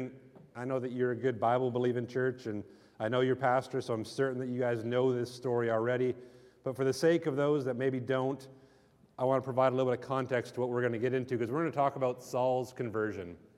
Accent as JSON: {"language": "English", "region": "Western Canada", "country": "Canada", "tie": "born or raised there", "said": "I'm from Canada originally. I grew up in Western Canada, where some of you guys have been."}